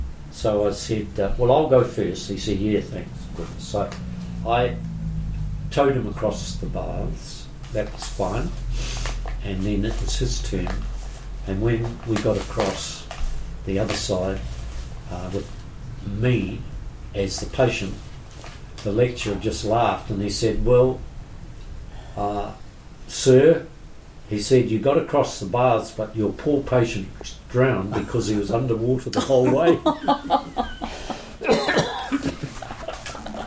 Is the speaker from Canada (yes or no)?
no; Whanganui, Manawatū-Whanganui, New Zealand; So my friends were, that I'm from Whanganui East, were a year older than me.